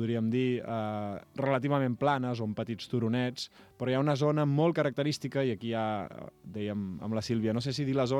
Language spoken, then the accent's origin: Catalan; Mediona, Catalonia, Spain; jo, que sóc de Mediona, doncs, el microclima de Sant Joan de Mediona, que és dintre del Penedès